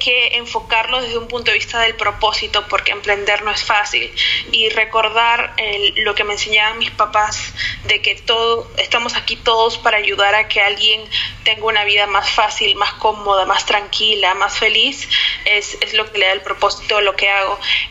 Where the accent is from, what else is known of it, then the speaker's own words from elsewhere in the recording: Peru; yo me crié en una zona de Perú, que es una zona bastante popular desde un punto de vista que es una zona de muchos inmigrantes, gente que venía del interior del país.